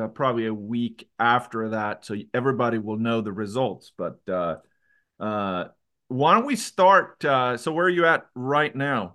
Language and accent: English; Leksand, Dalarna County, Sweden; I grew up in Leksand.